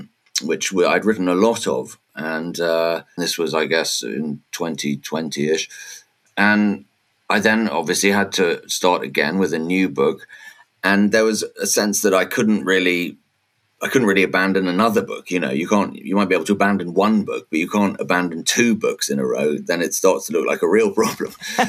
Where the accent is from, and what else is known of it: London, United Kingdom; born or raised there; now in Hungary